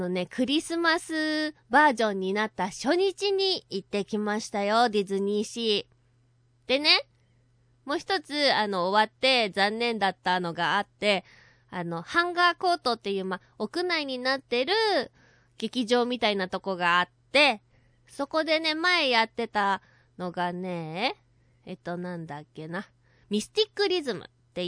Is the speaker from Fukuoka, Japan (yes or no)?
yes; Fukuoka, Japan; 博多のうどんってね割とね柔らかいから、博多っ子な